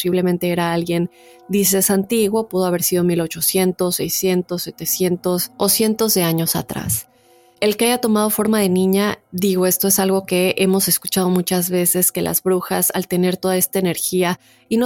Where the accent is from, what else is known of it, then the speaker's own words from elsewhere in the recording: Colombia; me han contado muchas historias sobre un pueblo en mi país, Colombia